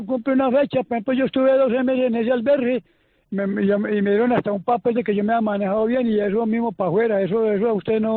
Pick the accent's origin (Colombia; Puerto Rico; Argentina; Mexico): Colombia; now in Canary Islands, Spain; No, yo soy colombiano, sino que yo me vine con la mujer y para Canarias